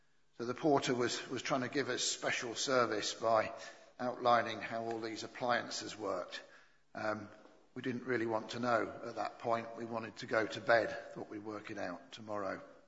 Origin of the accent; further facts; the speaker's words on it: Yorkshire and the Humber, United Kingdom; Being a Yorkshireman, that appealed to me.